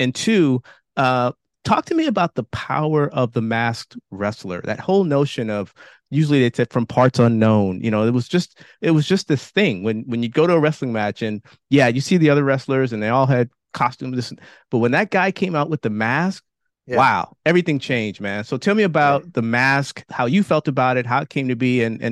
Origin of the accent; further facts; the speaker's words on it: Richmond, California, United States; I grew up in Richmond, California, and we used to have wrestling at the Richmond Auditorium.